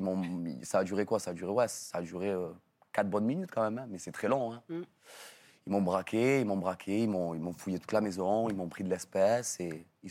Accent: France; j'aime la France, je suis français

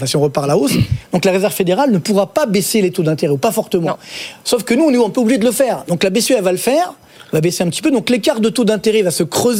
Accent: France; en particulier chez nous en France

